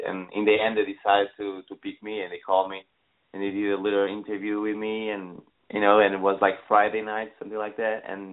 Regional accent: Portugal; now in Los Angeles, United States; I came from Portugal, and it's very different.

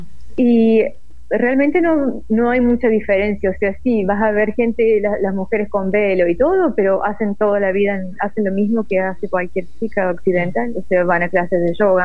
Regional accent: Córdoba, Argentina; accent: Cordoban; Sí, pero sí soy de Córdoba.

